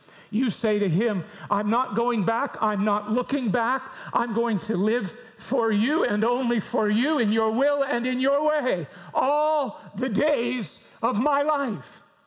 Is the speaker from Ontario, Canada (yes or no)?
no; Fredericton, New Brunswick, Canada; She was from Bradford, Maine, and I was from Fredericton, New Brunswick.